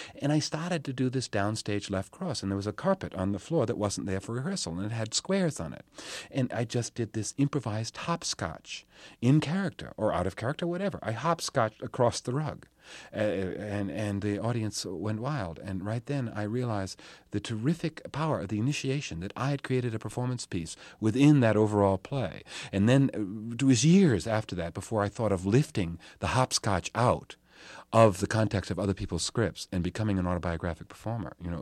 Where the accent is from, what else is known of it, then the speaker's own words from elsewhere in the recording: United States; I'm still an American.